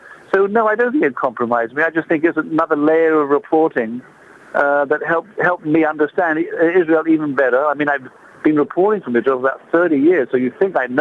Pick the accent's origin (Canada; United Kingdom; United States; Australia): United Kingdom; England; But because I'm English, it's very hard for me